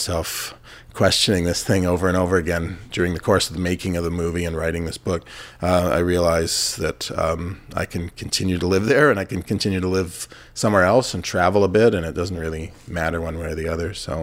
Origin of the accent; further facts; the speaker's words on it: Winnipeg, Manitoba, Canada; I thought my obsession was my hometown of Winnipeg